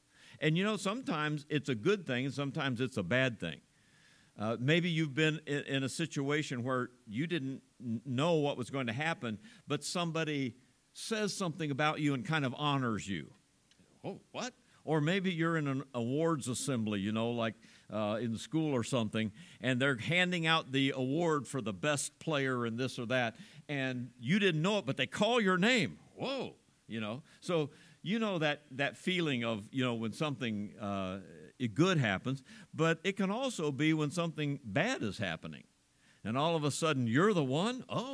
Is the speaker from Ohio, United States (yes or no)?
yes; Oxford, Ohio, United States; this is back in my hometown of Oxford, Ohio, small town, little bitty grocery store on the corner type of thing.